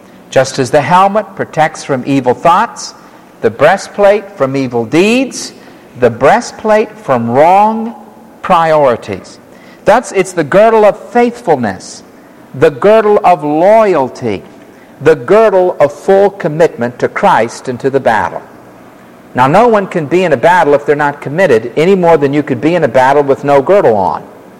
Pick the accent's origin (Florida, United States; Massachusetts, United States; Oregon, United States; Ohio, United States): Florida, United States; when I was a child growing up in Florida, walking on those hot tar roads and with the sand spurs and running in the sand, I think I hardly ever had shoes on